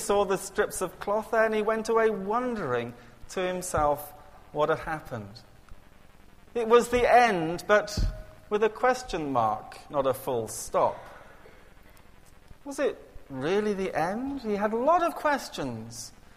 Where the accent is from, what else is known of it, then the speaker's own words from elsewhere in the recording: Colwyn Bay, Wales, United Kingdom; coming back to my hometown in Colwyn Bay